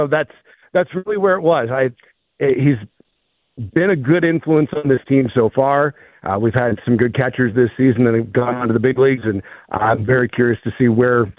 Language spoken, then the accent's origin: English; Leechburg, Pennsylvania, United States; I grew up in Leechburg, Pennsylvania